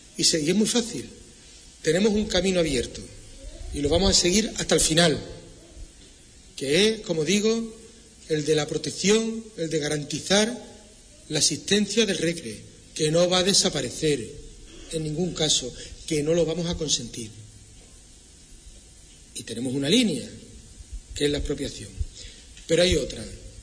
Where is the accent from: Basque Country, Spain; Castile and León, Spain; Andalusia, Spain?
Andalusia, Spain; Huelva; Quien vamos a defenderlo somos la gente de Huelva.